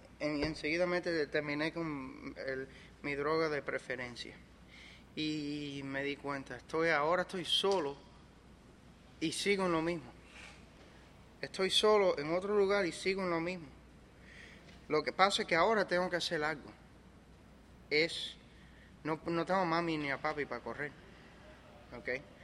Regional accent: Miami, Florida, United States; born there; yo nací en Miami y me acostumbré a reuniones en español. Soy cubano

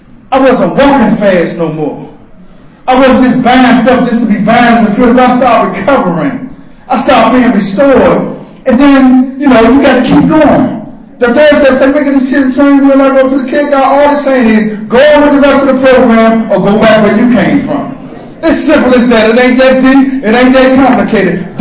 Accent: Washington, District of Columbia, United States; I'm from Washington, D.C. We had a place called Temple G.

